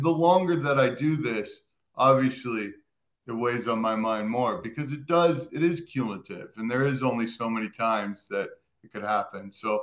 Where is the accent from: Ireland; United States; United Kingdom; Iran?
United States; Sacramento, California; I am from Sacramento, California. My passport is blue.